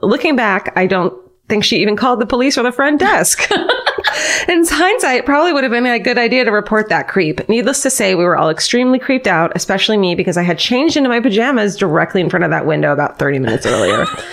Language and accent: English; Saskatoon, Saskatchewan, Canada; I'm from Saskatoon, Saskatchewan, Canada.